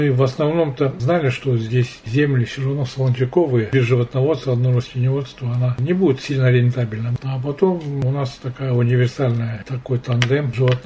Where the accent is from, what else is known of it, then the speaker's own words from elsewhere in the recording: Tyumen Oblast, Russia; Я родился в Абатском районе, на Выпасах. Переехали сюда. Отец строился скотником в Александровский совхоз. Мы переехали в 63-м году и с тех пор здесь живем. Ну, Александровскую школу заканчивал. Вырос здесь я.